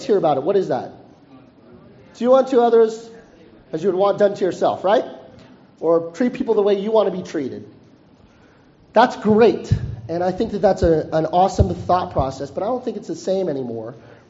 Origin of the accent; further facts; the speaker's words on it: Stockton, California, United States; now in Redondo Beach, United States; I'm from Stockton, California. Does anybody know where that is?